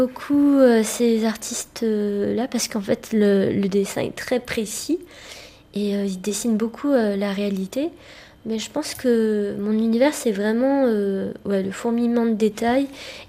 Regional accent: France; born there; comme j'avais jamais vécu en Chine, je suis chinoise, mais je suis née en France, donc je me considère comme française.

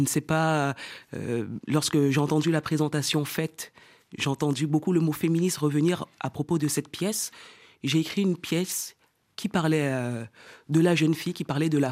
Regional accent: French Guiana; chez moi en Guyane, les oiseaux sont très en cage

